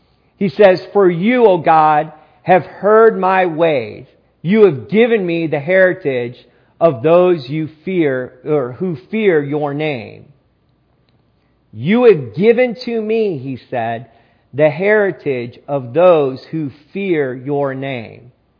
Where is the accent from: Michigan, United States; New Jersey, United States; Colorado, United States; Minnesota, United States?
Michigan, United States; Growing up in Michigan, we had our share of heavy snowfalls during the winters.